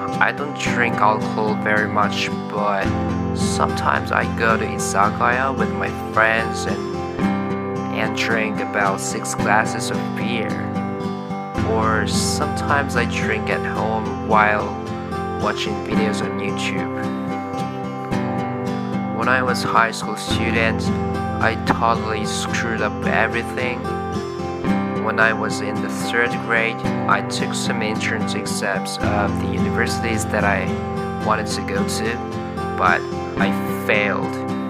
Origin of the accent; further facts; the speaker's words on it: Chiba, Japan; also born or lived in Iwate / Yamagata; I was born in Iwate Prefecture in 1985 and was raised in Chiba and Yamagata Prefecture. I lived in Narita City for 12 years and in Yonezu City for 6 years.